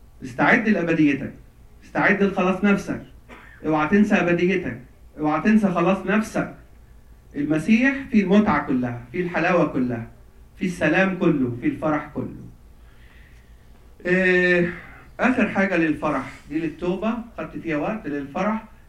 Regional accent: Egypt; احنا عندنا في مصر بقى اتفرج على الكنيسه مليانه مليانه ناس

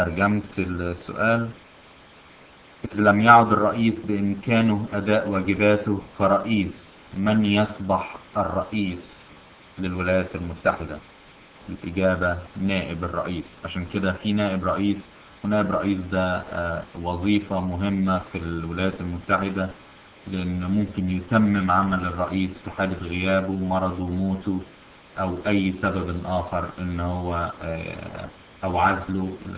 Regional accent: Egypt; now in United States; عندنا في مصر بيقولوا the speaker of the house

